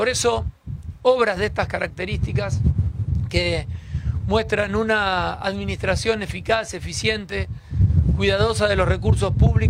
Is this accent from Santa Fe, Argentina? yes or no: yes; Santa Fe, Argentina; por lo que somos todos los santafesinos y todas las santafesinas.